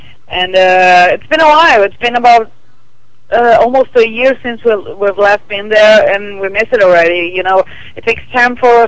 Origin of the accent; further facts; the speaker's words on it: Brazil; since we grew up in Brazil, since we were born here. Our parents, they have a little more of the European culture than we do. We are more like the Brazilian way of life.